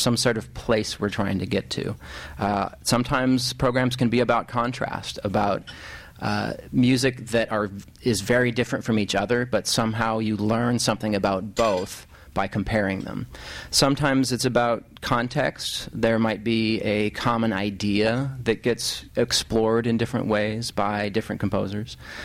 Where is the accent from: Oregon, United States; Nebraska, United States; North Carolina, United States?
Oregon, United States; If I think back to my youth growing up near Portland and where the Ducks were in the Pac-10 at the time